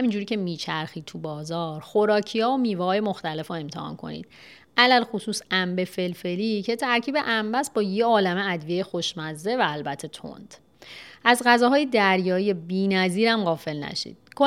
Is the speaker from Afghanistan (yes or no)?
no; Iran; یه بار یه فروشنده ازم پرسید کجایی هستی، تا گفتم ایران